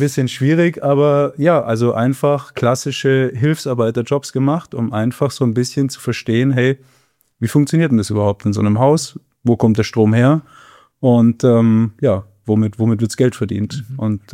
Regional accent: Bavaria, Germany; ich komme aus dem Süden von München

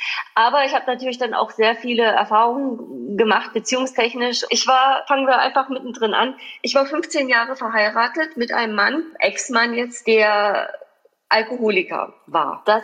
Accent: East Germany, Germany; wir sind halt in der DDR groß geworden.

